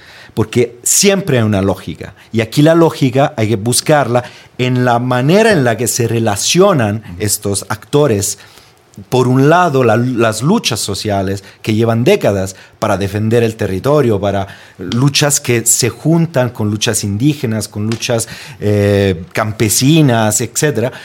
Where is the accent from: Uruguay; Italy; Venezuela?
Italy; De Italia.